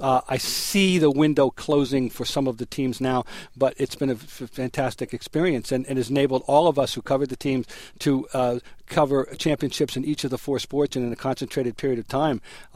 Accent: Trenton, New Jersey, United States; My father was a sports person who worked in various capacities and was well-known in my hometown of Trenton, New Jersey as a promoter and a publicity type.

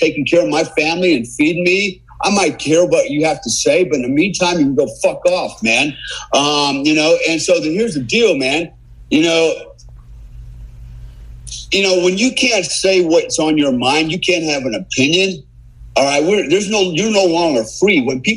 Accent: United States; I'm an American, right?

